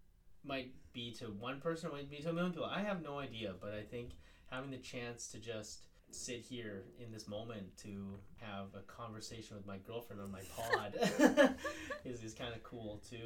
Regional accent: Vancouver, British Columbia, Canada; Growing up in Vancouver, being part of a very big family with three sisters, a brother, my grandparents, my parents, innumerable cousins.

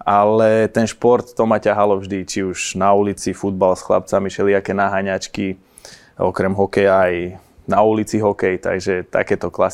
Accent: Gelnica, Košice Region, Slovakia; Ja som rodak z Gelnice. Na východe Slovenska.

